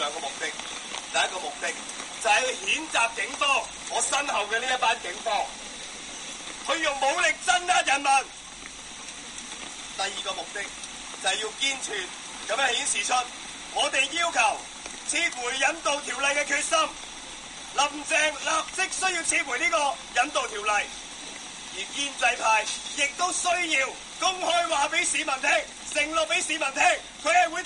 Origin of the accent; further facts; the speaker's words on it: Hong Kong; 我们香港人的感受只能引用这四个字，痛心疾首。